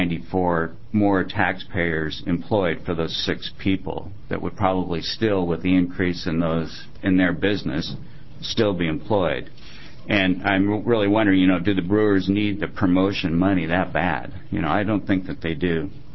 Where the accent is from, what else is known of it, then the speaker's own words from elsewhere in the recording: Beaverton, Oregon, United States; For the record … I'm from Beaverton.